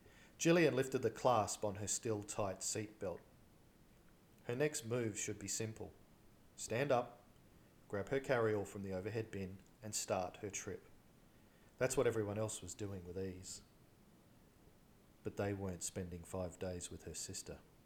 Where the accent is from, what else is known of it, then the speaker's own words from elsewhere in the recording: Australia; accent: Australian; or perhaps based on my accent, I should be saying g'day.